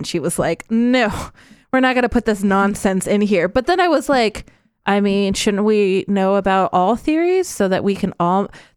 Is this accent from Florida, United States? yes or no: no; Idaho, United States; because even growing up in Idaho